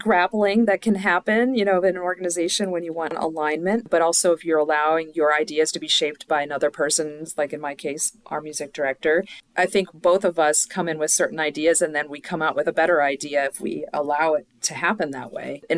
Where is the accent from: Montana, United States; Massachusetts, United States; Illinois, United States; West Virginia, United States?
Illinois, United States; Chicago; also born or lived in Pittsburgh / Ohio / California; I was born in Pittsburgh and all my extended family was always there growing up, but mostly grew up in Chicago, lived a little bit in Ohio and a little bit in California, but mostly in Chicago, which is where my dad was from.